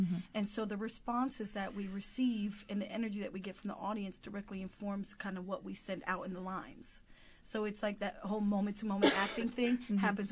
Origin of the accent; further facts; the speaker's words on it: Bronx, New York, United States; accent: New York; also born or lived in Puerto Rico; And it was really interesting because I'm from the South Bronx, New York.